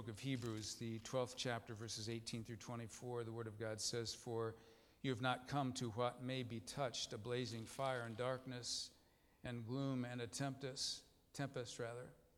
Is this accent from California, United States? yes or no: no; Lindsay, Ohio, United States; I can remember as I was growing up in Lindsay, Ohio, it was just a tradition.